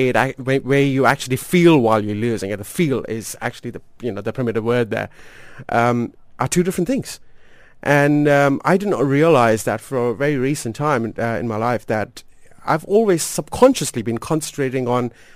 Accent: India; moved away; also born or lived in Australia; I was born and raised in India

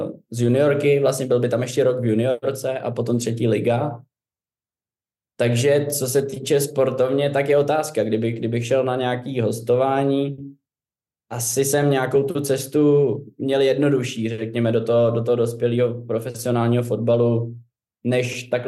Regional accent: Prague, Czechia; já fakt zbožňuju Prahu a jsem prostě Pražák od narození

